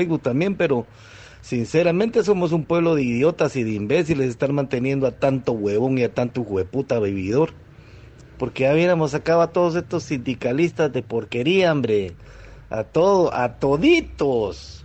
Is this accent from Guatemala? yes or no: yes; Guatemala; nosotros somos como guatemaltecos